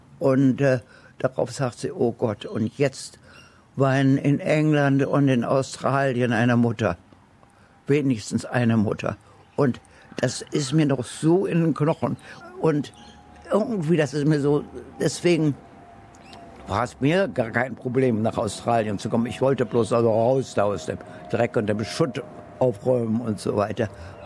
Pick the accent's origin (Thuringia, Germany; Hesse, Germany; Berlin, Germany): Berlin, Germany; Ich komme aus Berlin, ich bin in Berlin geboren